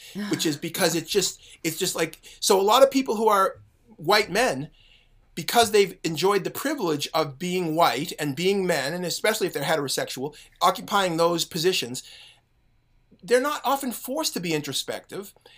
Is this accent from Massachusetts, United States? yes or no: yes; Boston, Massachusetts, United States; which is near and dear to my heart as a Bostonian and Matt Damon fan.